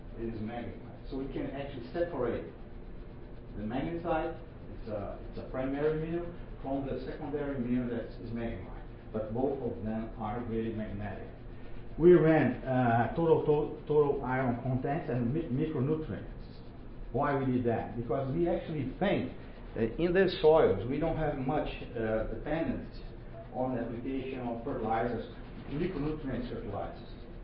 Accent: Maringá, Paraná, Brazil; I am from Maringá. Maringá is a 400,000 city south of Brazil.

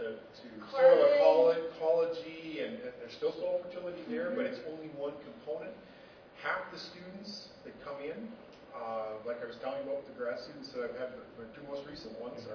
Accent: Western Canada, Canada; I'm from Western Canada. I don't even know all the ones in Eastern Canada.

